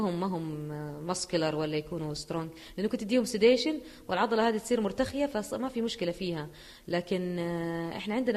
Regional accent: Saudi Arabia; بس عندنا ما عندنا في السعودية هذا الشيء.

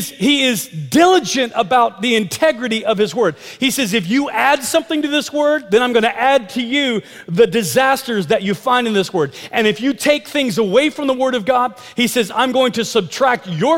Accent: Midwest, United States; It's just like as a young man growing up in the Midwest and in the Bible Belt

